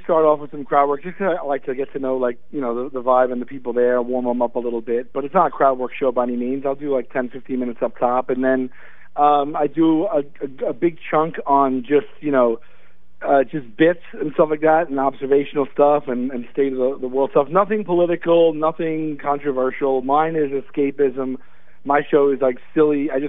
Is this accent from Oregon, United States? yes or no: no; Staten Island, New York, United States; born or raised there